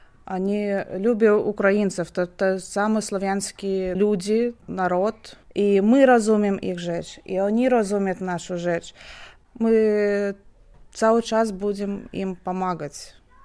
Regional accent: Minsk, Belarus; Polish is a second language; now in Poland; Przyjechała z Mińsku, Białoruś. Jestem Białorusinką.

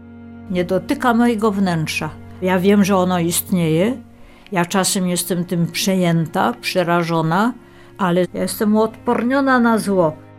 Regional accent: Warsaw, Masovian Voivodeship, Poland; Urodziłam się w Warszawie w 1924 roku. Mój pradziadek … był rzeźbiarzem, uczniem Thorwaldsena, dziadek adwokatem, mieszkał w Warszawie

